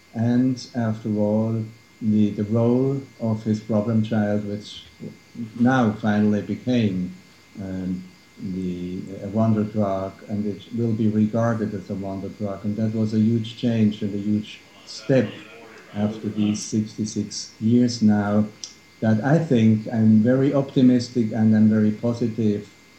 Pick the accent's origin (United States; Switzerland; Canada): Switzerland; English is a second language; I trust that your listeners realize that I'm Swiss and that English is not my mother tongue